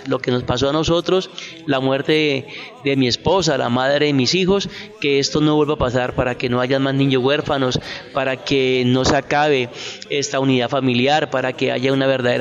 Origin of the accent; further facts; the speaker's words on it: Caquetá, Colombia; also born or lived in Huila / Bogotá; Yo salí desplazado del departamento del Caquetá, tuvimos amenazas, estuvimos viviendo en departamento del Huila y luego pasamos a vivir en la ciudad de Bogotá. Regresamos nuevamente a nuestro departamento en el año 2015